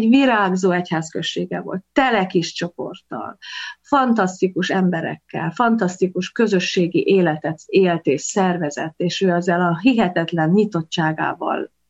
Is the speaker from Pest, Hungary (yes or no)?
no; Szeghalom, Békés, Hungary; born there; Szeghalmon, a Viharsarok egyik, akkor még falujában, ma már városában születtem, szocialista jellegű világ volt az, amiben születtem.